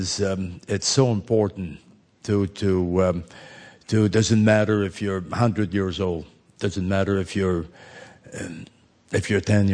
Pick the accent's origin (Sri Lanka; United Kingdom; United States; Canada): Canada; Montreal, Quebec; When I grew up in Montreal, I was, you know, by the time I was about 6, realizing what was going on around me, my grandmother was helping us to, you know, my mom to raise us.